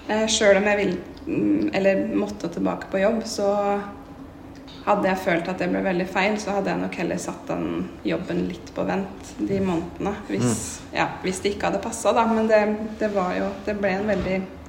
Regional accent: Notodden, Vestfold og Telemark, Norway; Jeg er jo fra Notodden, så jeg har jo en del veninner som har barn i barnehage der.

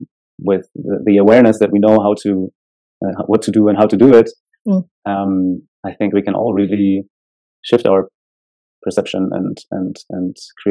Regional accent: Berlin, Germany; I grew up in Germany, in Berlin. Mm. But my parents immigrated here from Poland about 40 years ago.

